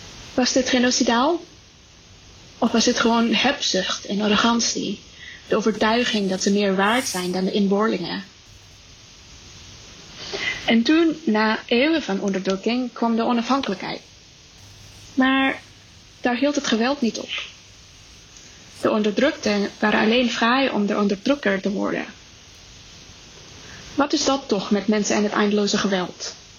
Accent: Indonesia; Ik ben opgegroeid in Indonesië en werd omringd door een andere kanon van geschiedenis.

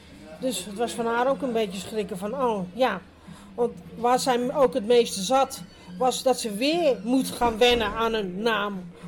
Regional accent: Greece; Ik ben ook Grieks, want mijn zus zegt ook vaak als we bonje hebben van, ja, je lijkt op je vader, je bent een echte Griekse.

